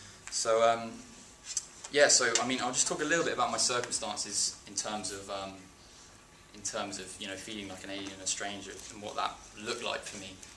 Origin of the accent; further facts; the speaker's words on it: Bristol, South West England, United Kingdom; and I'm from Bristol